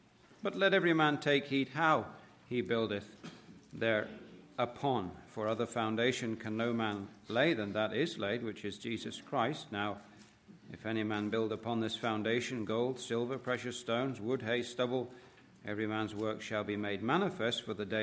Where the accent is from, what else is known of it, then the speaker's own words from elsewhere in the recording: England, United Kingdom; Robin is an Irishman who married an English woman, and I'm an Englishman who married an Irish woman.